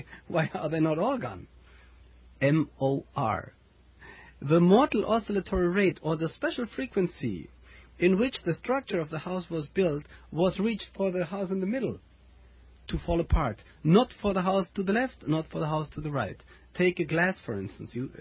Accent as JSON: {"language": "English", "country": "Germany", "second_language": "English", "said": "I'm from Germany. I have always difficulty with the English."}